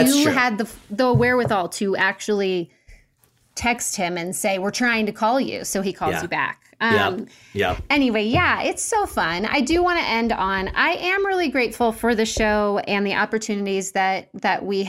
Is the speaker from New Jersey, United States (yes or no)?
no; St. Louis, Missouri, United States; And I'm from St. Louis.